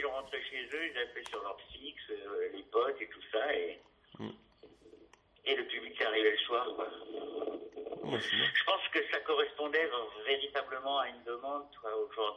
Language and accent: French; La Côte-Saint-André, Auvergne-Rhône-Alpes, France; je m'occupais d'une galerie dans mon bled, à la côte Saint-André, dans l'Isère.